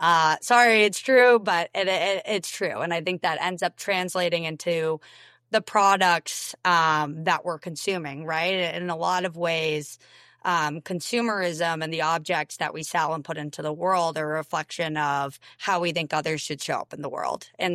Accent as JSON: {"language": "English", "town": "Rutland", "region": "Vermont", "country": "United States", "also_born_or_lived": "New York City", "said": "So I'm from Vermont, town called Rutland. And when I went to college, I was really ready to just get out of like rural Vermont and wanted something completely different."}